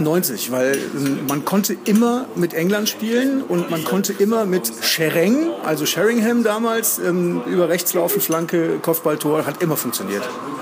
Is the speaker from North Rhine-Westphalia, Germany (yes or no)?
yes; Cologne, North Rhine-Westphalia, Germany; born there; Ich bin in Köln geboren